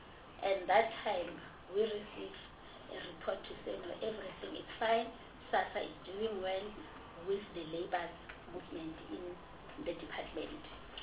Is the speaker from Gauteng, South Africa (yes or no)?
yes; Soweto, Gauteng, South Africa; I'm from Soweto.